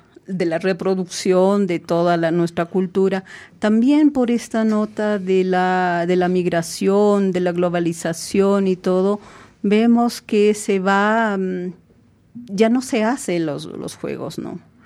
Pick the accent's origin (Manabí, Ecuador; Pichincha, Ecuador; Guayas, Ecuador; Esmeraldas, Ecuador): Pichincha, Ecuador; Quito; also born or lived in Zuleta; yo una parte de mi infancia viví en Zuleta, la mayor parte ha sido acá en Quito, ¿no? A través de eso, mi padre era tractorista y nosotros vivimos acá en Quito, en Parcayaco